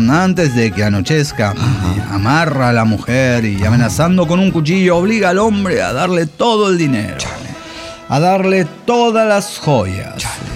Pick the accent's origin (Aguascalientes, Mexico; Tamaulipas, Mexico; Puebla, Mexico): Aguascalientes, Mexico; de Aguascalientes.